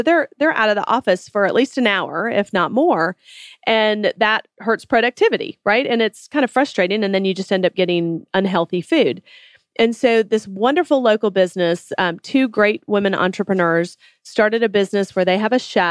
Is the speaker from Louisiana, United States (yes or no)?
no; New York, United States; And I thought, well, that's great. Me too.